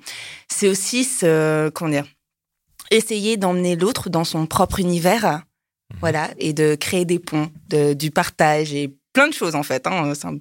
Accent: France; je suis française, j'ai 31 ans, je reviens tout droit du Japon.

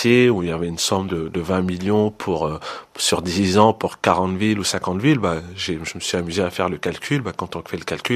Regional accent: Paris, Île-de-France, France; born there; j'ai été gamin dans ce quartier. Je suis né à Paris, mais je suis arrivé dans ce quartier, je devais avoir 2-3 ans.

